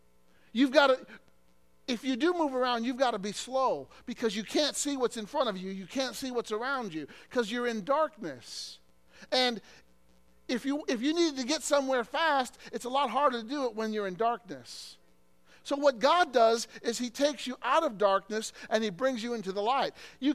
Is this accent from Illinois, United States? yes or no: yes; Illinois, United States; In my home state, in Illinois, there's a place called Starved Rock.